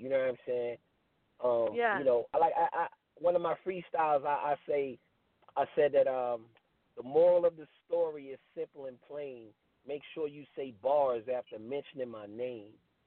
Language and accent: English; Baltimore, Maryland, United States; I'm not from Atlanta. You know what I'm saying? Originally, I'm from B-more. I'm from Baltimore. I'm from Murderland.